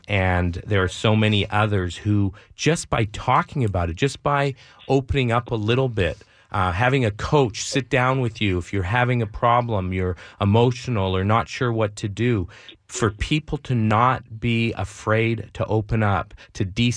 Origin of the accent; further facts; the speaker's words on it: Winnipeg, Manitoba, Canada; Stu Gershman spent a lot of time at our house growing up in Winnipeg.